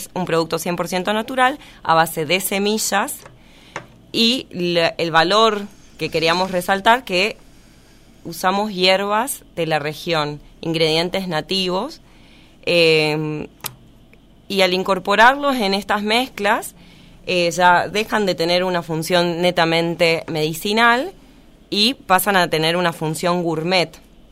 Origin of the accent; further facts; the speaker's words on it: Córdoba, Argentina; also born or lived in Santa Fe / Entre Ríos / Mexico; Escucharán que no soy de la región, yo nací en Santa Fe, crecí en Córdoba, Entre Ríos, viví 5 años en México